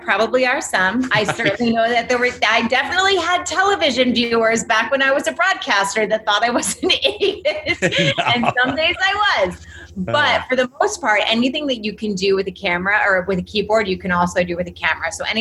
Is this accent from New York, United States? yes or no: no; Illinois, United States; born there; I was born in Illinois.